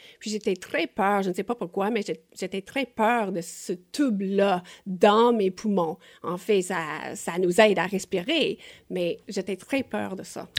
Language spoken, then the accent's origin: French; Toronto, Ontario, Canada; born there; Donc, je suis née à Toronto